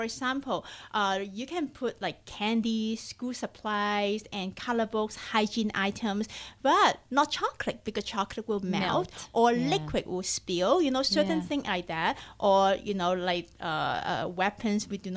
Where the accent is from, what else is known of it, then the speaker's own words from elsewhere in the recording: Hong Kong; now in Los Angeles, United States; I am originally from Hong Kong.